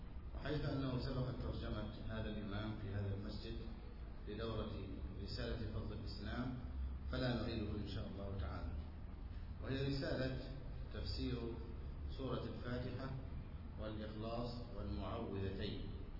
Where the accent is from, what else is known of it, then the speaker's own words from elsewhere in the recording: Egypt; علم مهمل في كثير من البلدان لا سيما بلدنا مصر